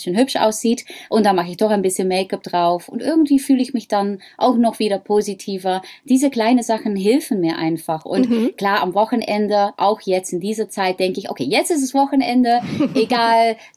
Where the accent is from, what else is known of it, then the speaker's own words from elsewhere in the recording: Netherlands; accent: Dutch; German is a second language; weil ich habe ein holländisches Akzent